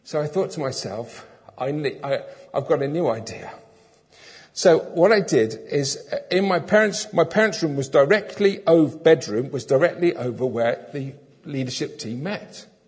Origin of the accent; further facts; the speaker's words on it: Minehead, South West England, United Kingdom; because I used to live in Minehead, we grew up in Minehead